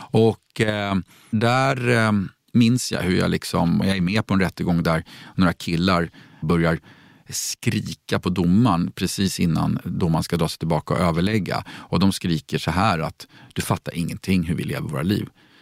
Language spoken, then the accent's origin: Swedish; Stockholm, Stockholm County, Sweden; jag har nog svårt att säga något annat område i Stockholm som är mer blandat än vad Gröndal och Ekensberg där jag växte upp var.